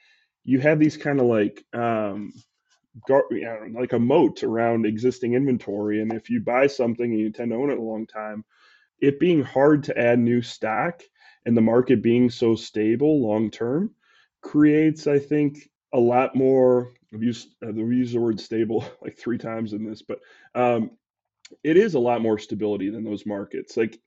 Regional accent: Iowa, United States; now in Chicago, United States; I didn't grow up here. I grew up in Iowa. I went to Iowa. I moved to Chicago

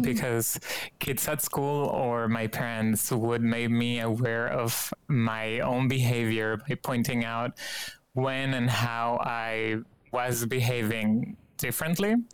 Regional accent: Guadalajara, Jalisco, Mexico; now in Knoxville, United States; I am from Guadalajara, Jalisco in Mexico, and I currently live in Knoxville, where I am a student in Hispanic Studies at the University of Tennessee, Knoxville.

